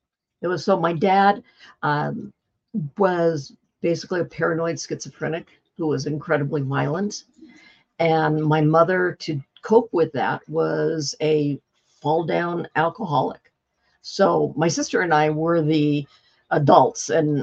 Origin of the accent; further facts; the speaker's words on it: Covina, California, United States; I was raised in Covina, California, which I said in the 1960s was a clean white place to live.